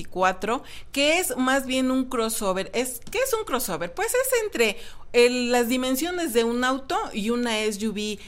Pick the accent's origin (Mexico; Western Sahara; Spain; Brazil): Mexico; 4 muy cómodas si son de complexión como somos los mexicanos